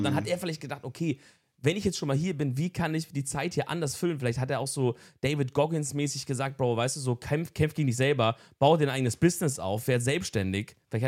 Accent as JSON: {"language": "German", "region": "Swabia", "country": "Germany", "said": "ich komme aus dem Schwabenland vom Dorf."}